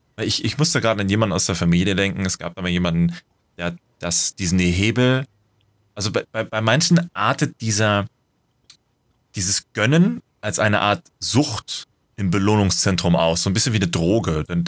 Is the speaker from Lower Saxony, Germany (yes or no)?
yes; Lower Saxony, Germany; Ich bin Niedersachse, so.